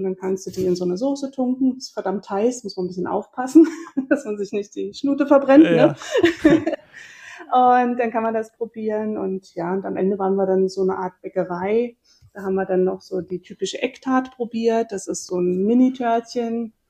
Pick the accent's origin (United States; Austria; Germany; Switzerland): Germany; Berlin; wir kommen zwar aus Berlin hier